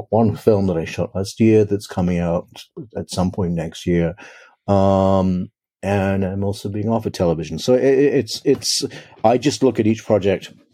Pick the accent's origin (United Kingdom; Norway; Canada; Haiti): United Kingdom; England; now in Los Angeles, United States; I was originally from England, but I've been living in Los Angeles for, good God, a long time.